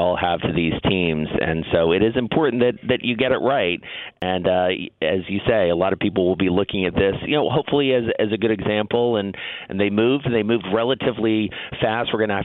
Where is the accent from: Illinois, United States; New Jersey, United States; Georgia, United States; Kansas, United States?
Georgia, United States; Atlanta; now in New York, United States; as we have here in New York, and I grew up in Atlanta.